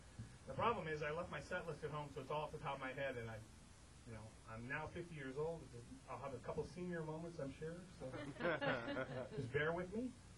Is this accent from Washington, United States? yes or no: yes; Washington, United States; I grew up in Washington State near Mount Rainier